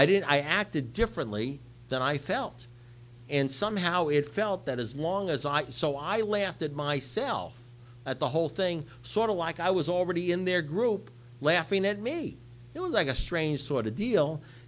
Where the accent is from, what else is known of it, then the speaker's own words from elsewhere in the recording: Great Neck, New York, United States; born there; When I was a kid, I was born in Great Neck, New York